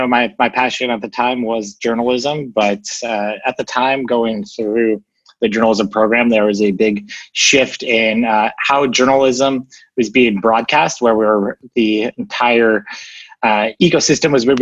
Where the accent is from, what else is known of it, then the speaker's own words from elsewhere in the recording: Phoenix, Arizona, United States; Arizona. Phoenix.